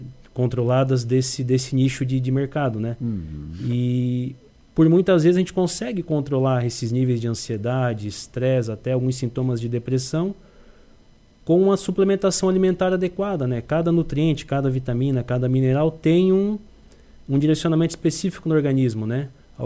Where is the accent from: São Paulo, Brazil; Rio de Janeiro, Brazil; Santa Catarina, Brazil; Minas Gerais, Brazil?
Santa Catarina, Brazil; Criciúma; Sou natural de Criciúma, nascido em Criciúma. Italiano também.